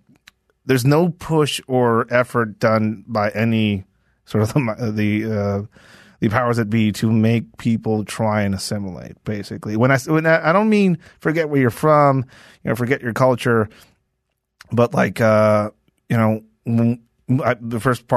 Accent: Mexico; English is a second language; moved away; I'm an immigrant. Like, I'm from Mexico. I went through the process legally.

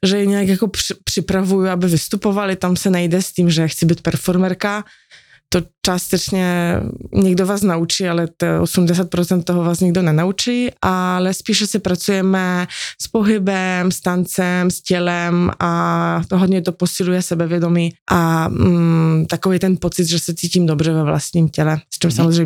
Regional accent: Poland; Czech is a second language; Kdesi dávno som učila polštinu, pretože pocházím z Polska.

